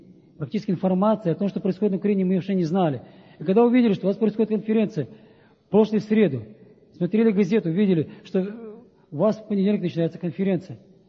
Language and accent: Russian; Moldova; now in Belarus; Я из Молдавии, здесь Беларусь.